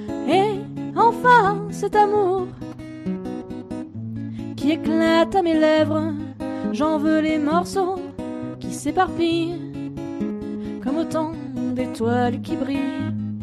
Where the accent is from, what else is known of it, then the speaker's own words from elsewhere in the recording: Oraison, Provence-Alpes-Côte d'Azur, France; now in Forcalquier, France; Mais vous en fait, je suis d'Oraison à la base. Et maintenant, j'habite à Fort-Calquier.